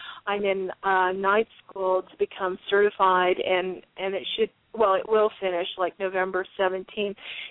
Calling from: Tucson, Arizona, United States; In Tucson.

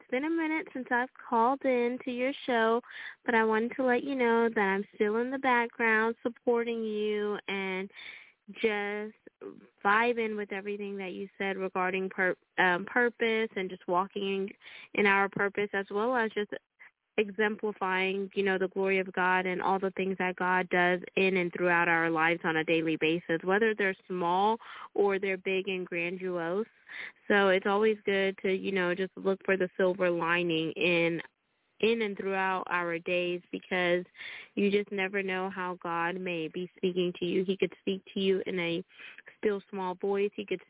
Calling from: Texas, United States; I'm calling in from Texas this evening.

